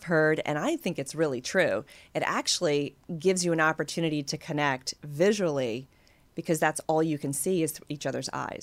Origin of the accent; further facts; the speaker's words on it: the South, United States; I'm from the East Coast too, and I'm from the South.